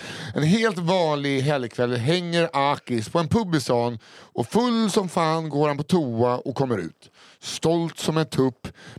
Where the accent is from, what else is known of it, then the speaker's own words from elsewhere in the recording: Mariehamn, Åland, Finland; Jag är uppväxt i Mariehamn på Åland. Som inte bara är en håla, utan också en håla i Finland.